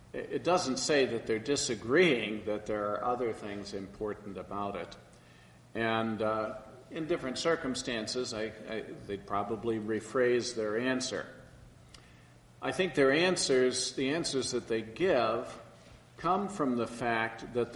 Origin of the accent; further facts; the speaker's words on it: England, United Kingdom; We Northern Europeans, we're supposed to suck it up. It's like my family. We're English. We don't laugh and we don't cry.